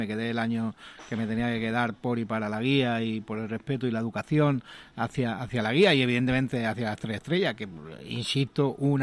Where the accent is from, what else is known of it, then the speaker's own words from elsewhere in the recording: Marbella, Andalusia, Spain; cuando soy de Marbella